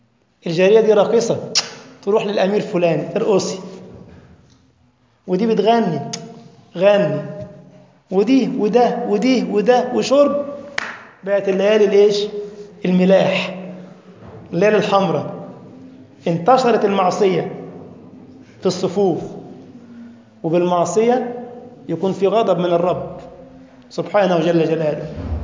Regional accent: Egypt; أنا مصري ما أقدرش أروح ليبيا إلا بتأشيرة

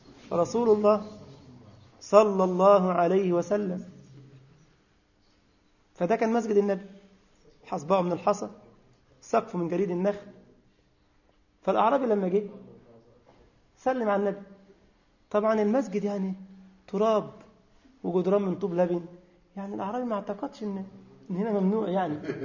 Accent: Egypt; وإحنا عندنا في مصر الأسقف من الخرى صانة

